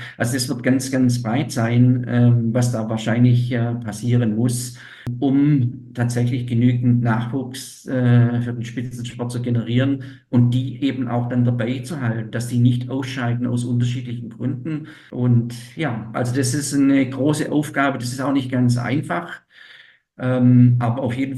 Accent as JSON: {"language": "German", "region": "Baden-Württemberg", "country": "Germany", "also_born_or_lived": "Sweden", "said": "ich bin in Süddeutschland. Ich bin ja in Baden-Württemberg jetzt. Ich war früher auch in Baden-Württemberg. Ich komme aus Baden-Württemberg, also bin Schwabe, das hört man ja auch. Ich war jetzt über zehn Jahre in Schweden, bin jetzt seit dem 1. Januar hier"}